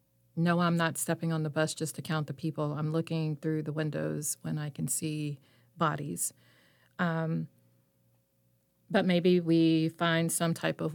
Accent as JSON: {"language": "English", "town": "Winston-Salem", "region": "North Carolina", "country": "United States", "said": "I came from Winston-Salem. We had a bus that came every 15 to 20 minutes, so we could pretty much get all over the city."}